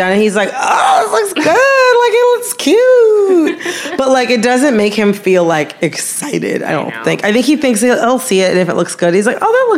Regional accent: Michigan, United States; I'm from Michigan.

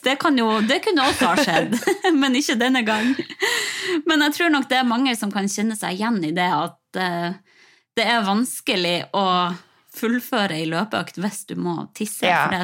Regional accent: Harstad, Troms, Norway; now in Oslo, Norway; Jeg jo, nordlending her jo helt sjokkert over været vi har her I sør. Altså, jeg var jo hjemme I Harstad I påsken

